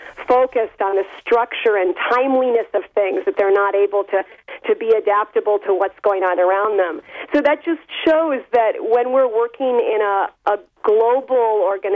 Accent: Minnesota, United States; now in France; so I'm from Minnesota, and I've lived in France now 15 years, but I'm still, I'd say, deeply American in my roots.

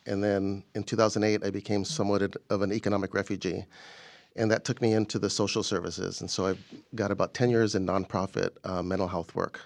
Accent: Santa Monica, California, United States; Yeah, well, it started in West Los Angeles in Santa Monica area. That's where I grew up and went to high school. And, you know, grew up in a very diverse community

